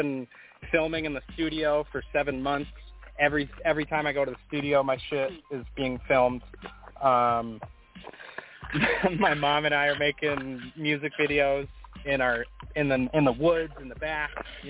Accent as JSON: {"language": "English", "region": "Massachusetts", "country": "United States", "said": "So I'm a Masshole, actually. I was born in Mass, but my mother is Canadian."}